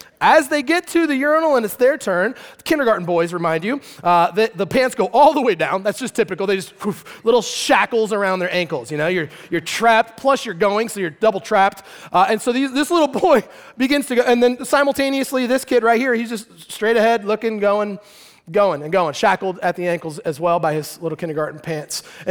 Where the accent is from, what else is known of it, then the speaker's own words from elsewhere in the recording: Show Low, Arizona, United States; I grew up in Sholo, Arizona, and one day after recess, we came inside.